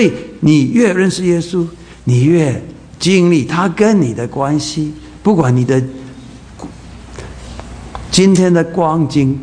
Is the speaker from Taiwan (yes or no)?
yes; Taiwan; 我们台湾话说紧加厚